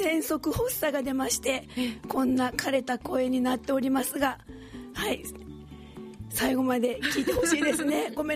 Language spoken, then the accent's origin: Japanese; Kobe, Hyogo, Japan; now in Maizuru, Japan; もともと私はあの神戸出身なんですが、神戸から舞鶴に引っ越ししてきた時に太鼓見まして、